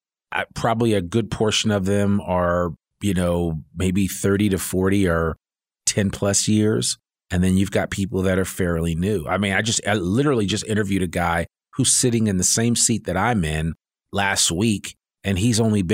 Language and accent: English; East Coast, United States; now in Northwest Arkansas, United States; you know, I grew up on the East Coast, they were like, what are you doing in Arkansas? You know, like, and I always had to qualify. I'm like, no, I'm in Northwest Arkansas.